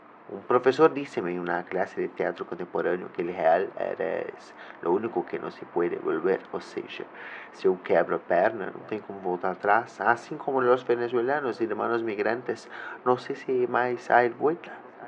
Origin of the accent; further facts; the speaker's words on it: South Region, Brazil; Não sou mexicano, argentino, nem tampouco de Chile. Eu sou brasileiro. Da parte bem de baixo, do sul.